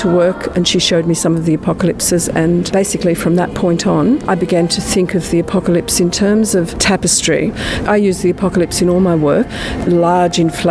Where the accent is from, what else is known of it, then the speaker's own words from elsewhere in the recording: Australia; born there; also born or lived in London; I'm an Australian, born in London.